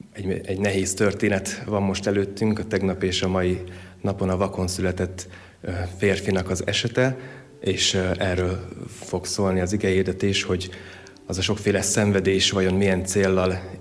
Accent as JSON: {"language": "Hungarian", "town": "Miskolc", "region": "Borsod-Abaúj-Zemplén", "country": "Hungary", "tie": "born or raised there", "said": "Igen, én Miskolcon nőttem fel, de Debrecenben mentem a teológiára"}